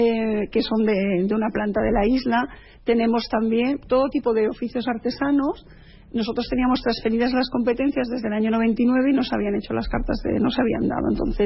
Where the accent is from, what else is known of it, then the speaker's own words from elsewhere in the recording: Barcelona, Catalonia, Spain; moved away as an adult; Yo, desde que llegué a la isla, porque yo soy de Barcelona, llegué hace 25 años a establecerme aquí